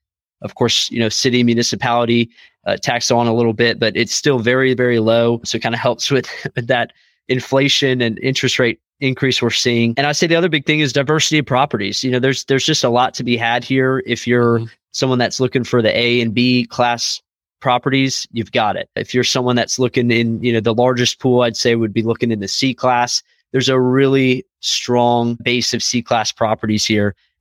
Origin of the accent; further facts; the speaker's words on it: Clearwater, Florida, United States; now in Birmingham, United States; I grew up in Florida, so Clearwater, Tampa area, you know, shout out the 727.